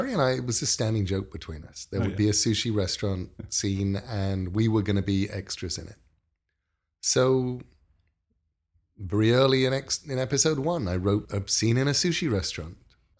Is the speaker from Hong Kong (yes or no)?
no; England, United Kingdom; Michael and I, because we're English